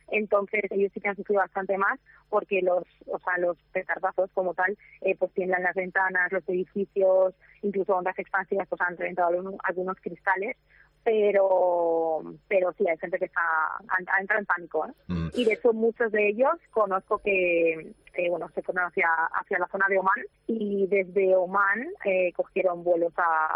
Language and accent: Spanish; Spain; now in Dubai, United Arab Emirates; Somos muchísimos españoles.